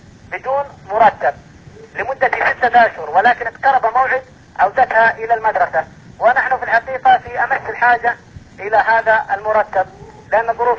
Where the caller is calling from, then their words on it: Dhahran, Eastern Province, Saudi Arabia; اتكلم من المنطقه الشرقيه بالمملكه العربيه السعوديه